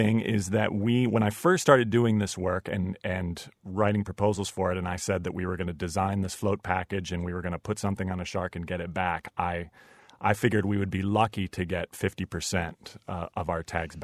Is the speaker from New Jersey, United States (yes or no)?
no; Michigan, United States; I grew up in Michigan, and the only thing I knew about sharks is what I had seen in Jaws.